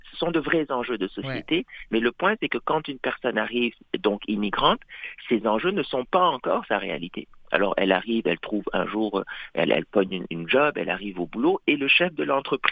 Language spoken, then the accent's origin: French; Dakar, Senegal; now in Canada; moi je viens de Dakar, l'ambassade du Canada, il est dans un des quartiers les plus huppés de Dakar